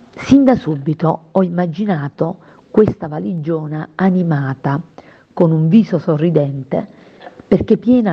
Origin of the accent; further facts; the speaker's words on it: Otranto, Apulia, Italy; L'ho immaginata, per la verità, impaziente di arrivare ad Otranto. E poi, una volta giunta nel mio paese, ferma ad aspettarmi sulla panchina della gentilezza, proprio vicino alla biblioteca.